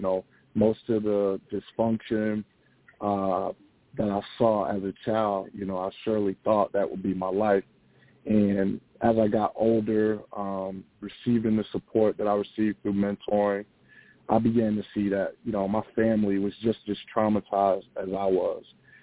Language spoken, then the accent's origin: English; West Palm Beach, Florida, United States; Well, I was born and raised in the Dunbar Village Housing Projects, right off of Tamarind in West Palm Beach.